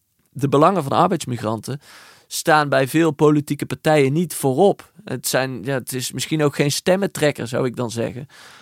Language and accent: Dutch; Netherlands; Interesseert het ons als Nederlanders wel genoeg